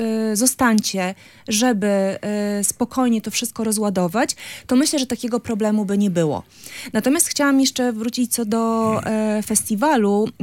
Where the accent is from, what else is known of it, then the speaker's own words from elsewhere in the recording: Gdańsk, Pomeranian Voivodeship, Poland; Znaczy nie mam perspektywy gdynianki, bo jestem gdańszczanką.